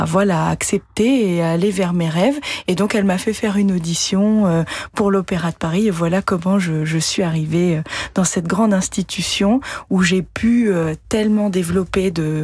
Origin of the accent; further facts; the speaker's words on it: French Polynesia; Moi, je suis originaire de Polynésie.